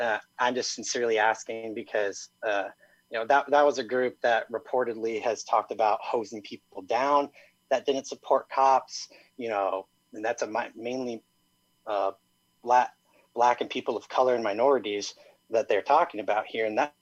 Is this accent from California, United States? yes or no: no; Ogden, Illinois, United States; I'm from Ogden, Illinois.